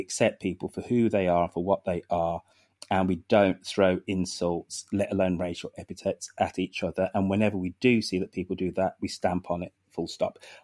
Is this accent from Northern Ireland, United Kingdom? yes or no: no; Birmingham, West Midlands, United Kingdom; I'm a bloody 5'7" Brummy bloke who thinks I'm totally unemployable, yada, yada, yada.